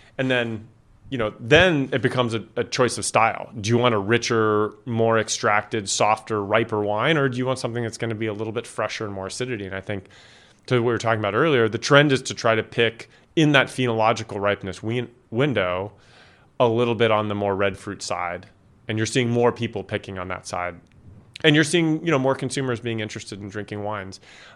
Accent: California, United States; because I grew up in California, with the Sierra Mountains, which are granite.

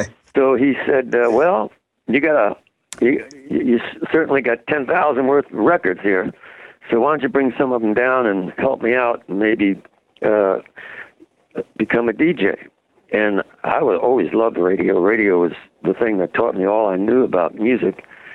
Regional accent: Bronx, New York, United States; And I grew up in the Bronx, not far from where … came from, so I got hooked real early.

